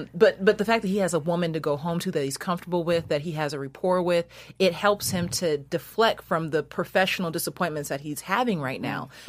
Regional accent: Seattle, Washington, United States; I'm from Seattle, Washington. I don't know what the hell he's talking about.

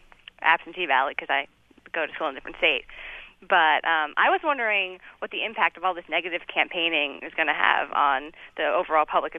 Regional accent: Connecticut, United States; And, I mean, I grew up in Connecticut, so I very rarely saw ads for any election

